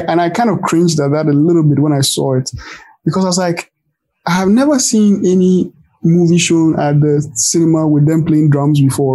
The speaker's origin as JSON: {"language": "English", "country": "Ghana", "tie": "born or raised there", "said": "Growing up in Ghana and going to school"}